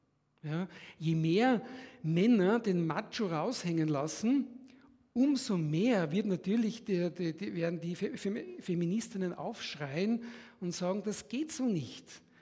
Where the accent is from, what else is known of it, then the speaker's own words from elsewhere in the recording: Austria; das sage ich jetzt so ganz frech als Österreicher